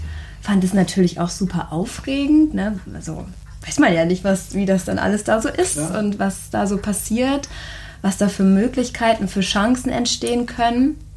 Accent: Rostock, Mecklenburg-Vorpommern, Germany; born there; also born or lived in Hamburg; Ich bin dann nach Hamburg gezogen. Ich bin gebürtige Rostockerin.

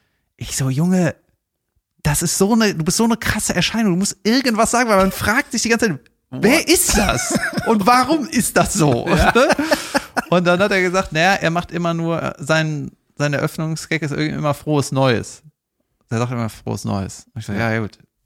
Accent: Cologne, North Rhine-Westphalia, Germany; sag ich jetzt als Kölner

